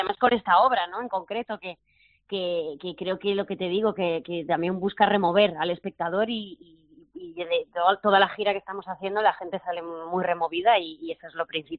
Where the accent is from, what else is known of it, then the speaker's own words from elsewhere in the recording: Zaragoza, Aragon, Spain; Es que al final, fíjate, claro, Zaragoza es mi tierra y tengo muchas ganas.